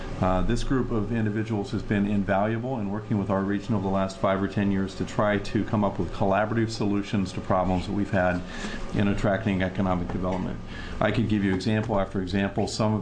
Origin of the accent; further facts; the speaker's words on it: Oregon, United States; I grew up in Central Oregon at a time where we had timber developments and we had mills, five mills operating in Redmond when I was a kid.